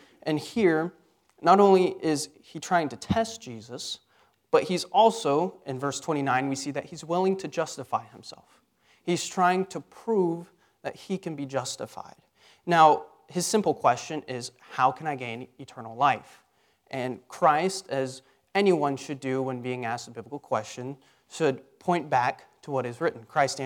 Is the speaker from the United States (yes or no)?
yes; Texas, United States; I'm from Texas